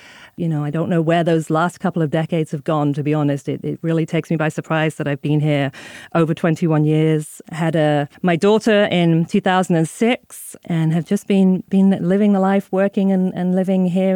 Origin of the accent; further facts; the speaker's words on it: Bude, South West England, United Kingdom; moved away as an adult; also born or lived in Manchester / Seattle; proud Cornish girl of Hampshire farming stock and Geordie mining stock. I grew up in Bude, Cornwall, spent the first 20 years of my life there, then went off to university in Manchester.